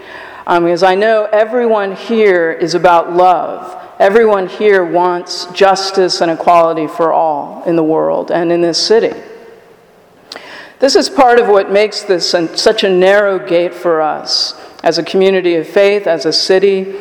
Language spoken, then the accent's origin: English; Virginia, United States; Also, my experience growing up in Virginia, I went to high school, I mentioned last week, outside of Charlottesville in Albemarle County